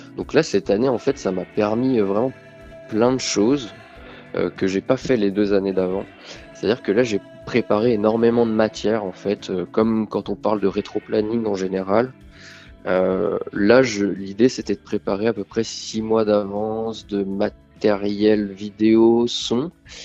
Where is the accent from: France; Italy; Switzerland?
France; Auvergne-Rhône-Alpes; now in Reims, France; je profite un peu du soleil en Haute-Savoie, puisque moi je suis originaire de Haute-Savoie, des montagnes.